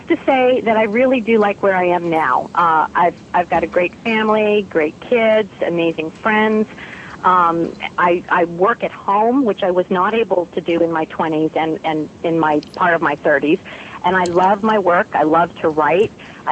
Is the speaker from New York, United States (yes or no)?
yes; New York, United States; accent: New York; I'm originally from New York, and so I feel like you absolutely can never take the New York out of a girl.